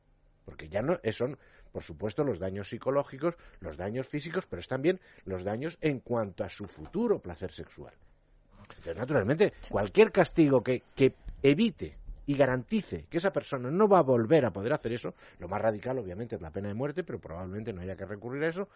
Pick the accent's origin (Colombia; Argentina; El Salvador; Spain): Spain; como los españoles